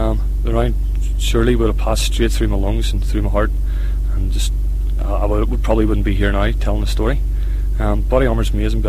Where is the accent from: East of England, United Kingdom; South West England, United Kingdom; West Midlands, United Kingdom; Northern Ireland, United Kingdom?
Northern Ireland, United Kingdom; Bangor; I'm from Bangor, County Down, Northern Ireland. I'm 27